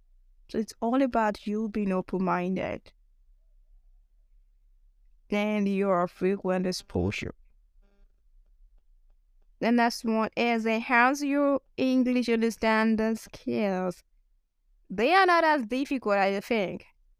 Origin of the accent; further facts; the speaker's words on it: Nigeria; accent: Nigerian; Yes, I'm a Nigerian and my accent needs to sound like a Nigerian accent. Take it a little bit. Brought to Nigeria and made in Nigeria.